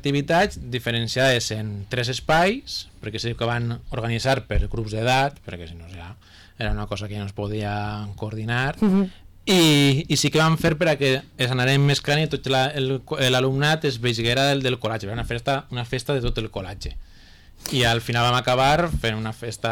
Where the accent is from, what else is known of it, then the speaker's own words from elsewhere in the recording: Borriana, Valencian Community, Spain; jo soc de Borriana